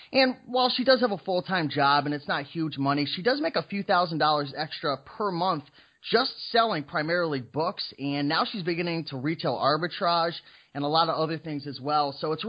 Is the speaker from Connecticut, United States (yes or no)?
yes; Connecticut, United States; I'm 28 years old. I'm from Connecticut. Yes, Connecticut, where there's a rougher and rougher winter each and every year.